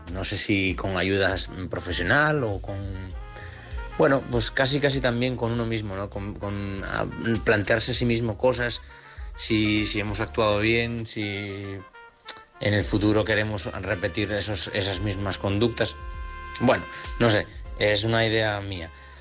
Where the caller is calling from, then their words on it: Oviedo, Asturias, Spain; soy de Oviedo.